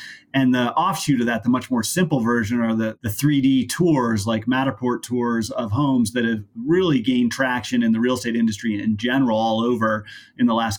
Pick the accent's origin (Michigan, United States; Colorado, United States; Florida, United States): Colorado, United States; Aspen; I grew up in Aspen.